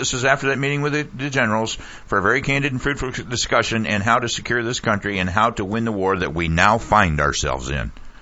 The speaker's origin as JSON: {"language": "English", "region": "Ohio", "country": "United States", "moved": "yes", "lives_now": "Florida, United States", "said": "Well, you know, Bruce, I'm originally from Ohio, and I can tell you that 15 years ago, a good electrician was making $30 an hour."}